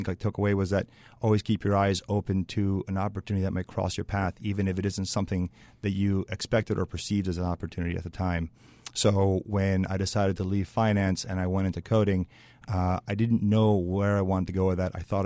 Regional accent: Chicago, Illinois, United States; So I'm from Chicago. The community here, the software development community here is vibrant and growing.

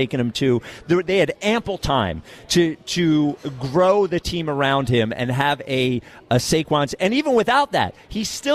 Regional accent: Philadelphia, Pennsylvania, United States; We're all from Philadelphia, and Jack turns it into this guy.

